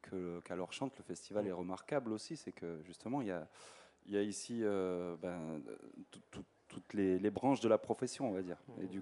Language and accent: French; Occitanie, France; Non, je suis pas de Castres. Je suis Tarné, effectivement.